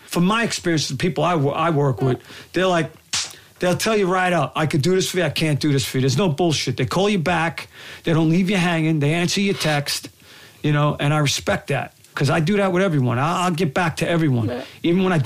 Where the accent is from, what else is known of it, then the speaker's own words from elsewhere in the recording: New York, United States; Working class, low budget, New Yorker.